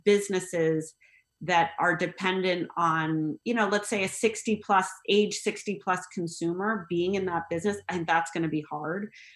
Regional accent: United States; I think you know, like, I'm an American.

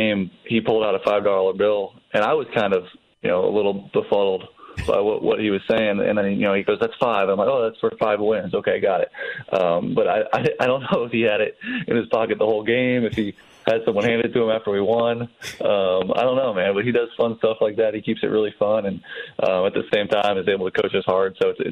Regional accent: California, United States; born or raised there

